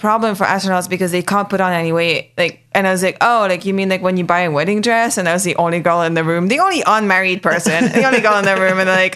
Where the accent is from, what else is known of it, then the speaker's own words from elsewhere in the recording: England, United Kingdom; also born or lived in Canada; I was born in Canada, but I grew up in England. But originally, we're all Indian, although my parents were born in Madagascar.